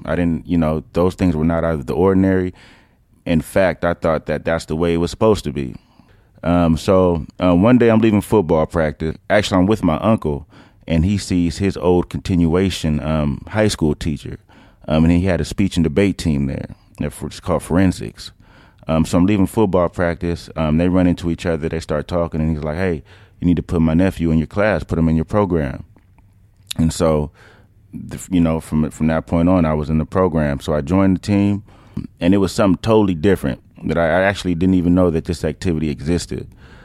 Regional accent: Oakland, California, United States; also born or lived in San Lorenzo; I'm from East Oakland. I moved there when I was about 9 years old from San Lorenzo.

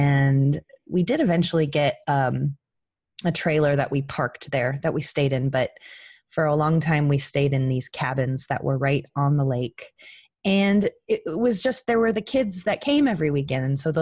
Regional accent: Phoenix, Arizona, United States; also born or lived in Minneapolis, Minnesota; Oh, I grew up originally in Minnesota, in suburb of Minneapolis. I only lived there during my very young years. I lived most of my life in Phoenix, Arizona

